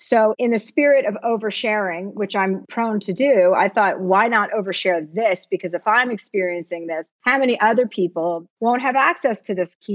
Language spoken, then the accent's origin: English; New Jersey, United States; now in California, United States; You know, like I came from New Jersey and I wanted to go live a nice life in California and have a big house.